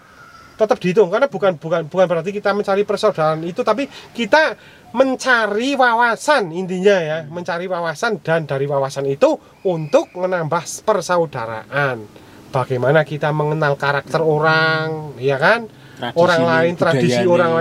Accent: Wonosobo, Central Java, Indonesia; Saya dari Wonosobo dari mau ke Jogja 2 jam.

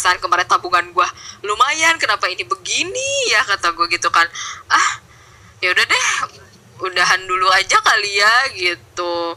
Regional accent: Medan, North Sumatra, Indonesia; Apalagi kan gue kan dari Medan ya, rata-rata masakannya pedas-pedas gitu.

